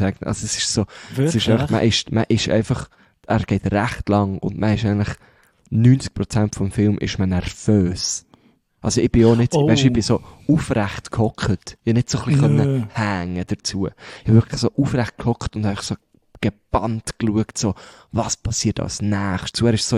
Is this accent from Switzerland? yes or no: yes; Bern, Switzerland; Nein, es geht so, wenn jetzt jemand sehr gickrig ist, wie man bei uns in Bern würde sagen